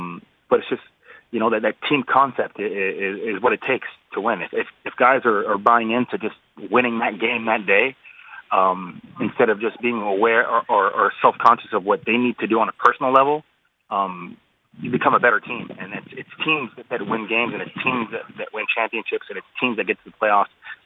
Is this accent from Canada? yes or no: yes; Canada; You know, I'm Canadian. I get to play in my backyard